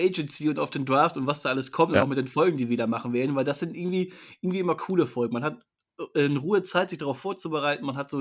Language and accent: German; North Rhine-Westphalia, Germany; Ich komme aus dem Münsterland, natürlich.